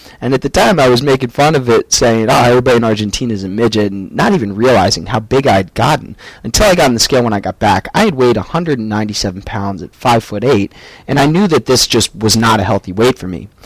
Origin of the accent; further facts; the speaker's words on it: Pennsylvania, United States; also born or lived in Michigan; growing up as a child, and for the most part, I was a really happy kid, up until the point where I moved from Michigan to Pennsylvania, and that was about the age 6 and a half